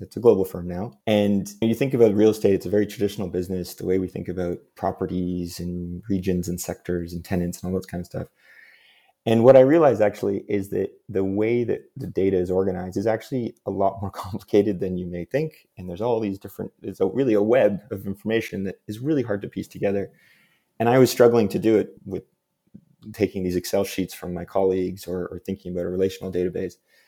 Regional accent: Toronto, Ontario, Canada; moved away as an adult; now in London, United Kingdom; I'm not originally British. I'm originally from Canada. Moved here from Toronto in September 2019.

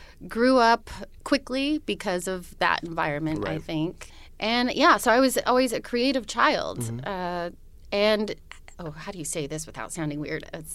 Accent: Santa Monica, California, United States; moved away; I'm from Los Angeles.

